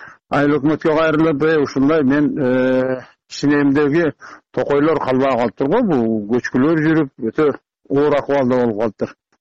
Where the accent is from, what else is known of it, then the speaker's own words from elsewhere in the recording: Karagylja, Jalal-Abad Region, Kyrgyzstan; Өзүм туулуп өскөн жакка, Карагылжага, өзү Жалал Абадта турам да.